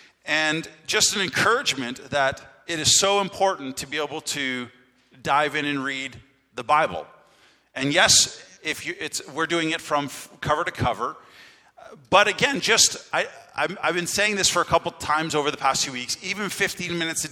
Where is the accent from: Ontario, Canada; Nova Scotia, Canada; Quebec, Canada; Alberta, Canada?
Ontario, Canada; Flesherton; also born or lived in Markdale; They were both teachers of ours, Danielle and myself, in high school, growing up in Flesherton and Markdale.